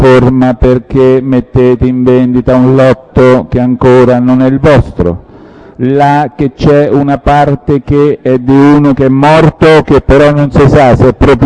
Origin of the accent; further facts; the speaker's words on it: Castelplanio, Marche, Italy; now in Fabriano, Italy; io sono di Castelplagno stazione, Macine, dove è nato la cosa del verdicchio. Non volevo parlare perché appunto non sono di Fabriano